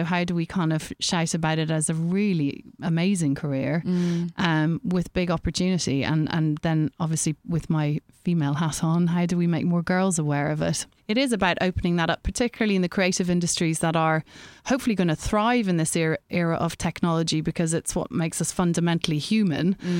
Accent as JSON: {"language": "English", "country": "Ireland", "said": "See, I, being Irish, I've got a big … fangirl thing."}